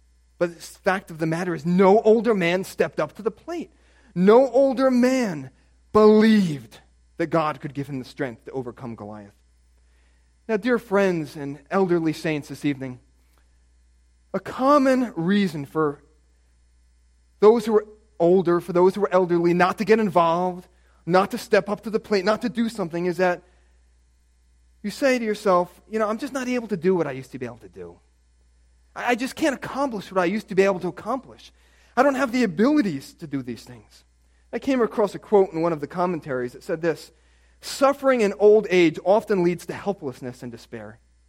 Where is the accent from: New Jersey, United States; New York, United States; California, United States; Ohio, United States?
New Jersey, United States; Bloomingdale; You know, I grew up in Bloomingdale, Butler.